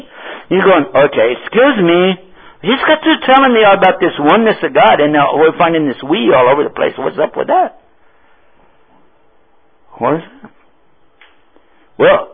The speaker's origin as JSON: {"language": "English", "region": "Texas", "country": "United States", "said": "I'm from Texas, so I'm actually translating everything into English."}